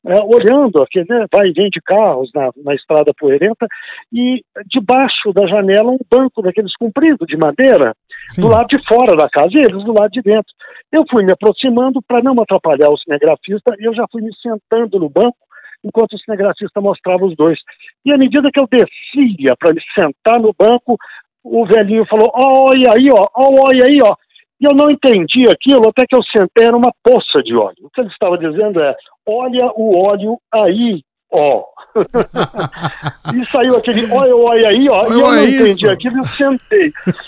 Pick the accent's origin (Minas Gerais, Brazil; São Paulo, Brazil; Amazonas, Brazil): Minas Gerais, Brazil; Uberlândia; also born or lived in Patrocínio; nasci em Patrocínio, no interior, no Alto Paranaíba, uhum, próximo a Uberlândia, 170 quilômetros, se não me engano, mas fui criado boa parte da vida em Uberlândia, depois me mudei para Belo Horizonte e viajei o estado inteiro exercendo a profissão.